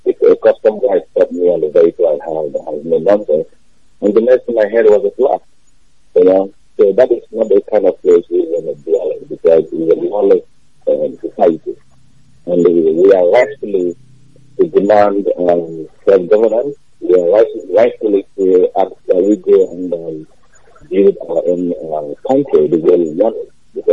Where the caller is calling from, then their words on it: California, United States; I'm calling from California.